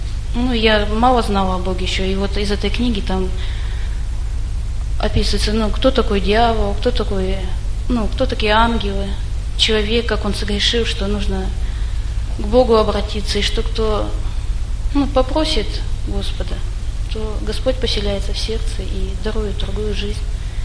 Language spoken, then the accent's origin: Russian; Ushtobe, Almaty Region, Kazakhstan; Ну, я родилась в Казахстане, вообще выросла в городе Уштобе.